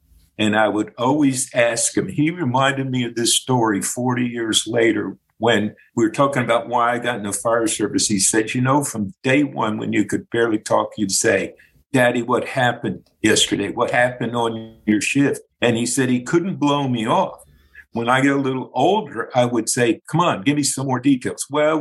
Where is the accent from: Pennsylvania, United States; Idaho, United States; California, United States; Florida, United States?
Florida, United States; Miami; I grew up in Miami, and my grandmother's house was right downtown, what would now be downtown in Miami, on 12th Street.